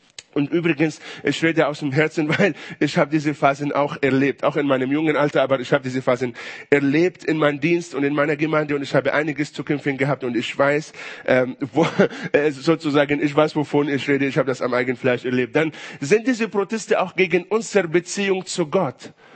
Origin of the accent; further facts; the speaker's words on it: Israel; ich komme aus Israel